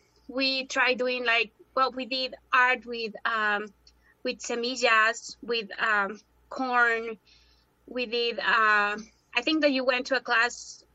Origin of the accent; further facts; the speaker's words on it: Puebla, Mexico; I grew up in Puebla, Mexico. I lived there most of my life.